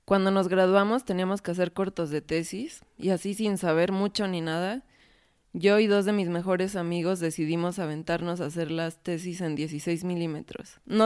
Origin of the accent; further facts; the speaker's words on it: Pachuca, Hidalgo, Mexico; yo soy de Pachuca, donde tampoco hay como mucha influencia artística por ahí.